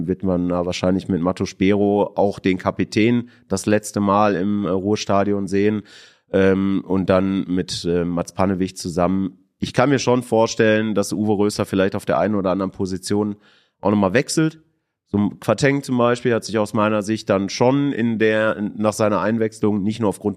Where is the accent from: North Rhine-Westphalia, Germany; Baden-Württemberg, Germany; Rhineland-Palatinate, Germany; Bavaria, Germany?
North Rhine-Westphalia, Germany; Bochum; Als Bochumer kann man das sagen